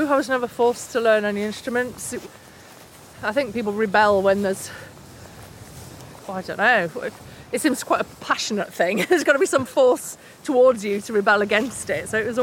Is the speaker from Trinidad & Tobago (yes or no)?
no; Keighley, Yorkshire and the Humber, United Kingdom; I'm from Keighley, West Yorkshire, where nobody... Well, people either went to university if they'd been brought up by doctors, but most people, there was just no aspiration. And I was brought up by a single parent in the Thatcher years with no money, total poverty upbringing, really.